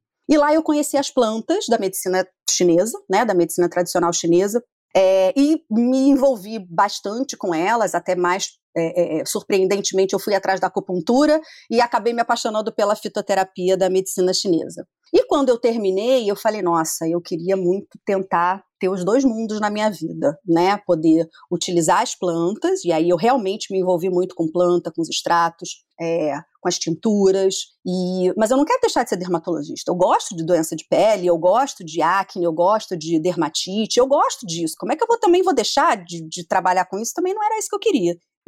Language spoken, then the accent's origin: Portuguese; Rio de Janeiro, Brazil; eu vou para Niterói, eu sou do Rio, né?